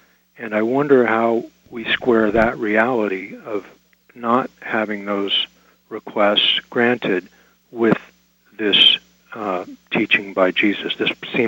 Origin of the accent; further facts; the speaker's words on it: Ethiopia; like growing up in Ethiopia, a friend of mine I met in college